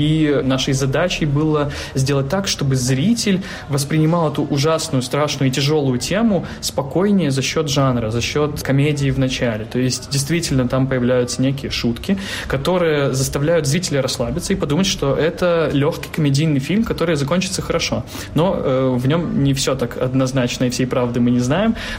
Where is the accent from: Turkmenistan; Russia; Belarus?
Belarus; не только потому, что мы белорусы, которые протестуют против этой системы